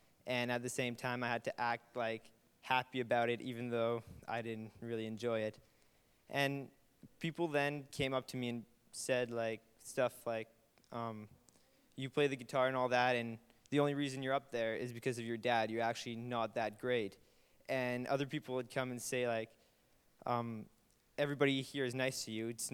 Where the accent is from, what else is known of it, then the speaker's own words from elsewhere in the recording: Winkler, Manitoba, Canada; from Winkler, Manitoba.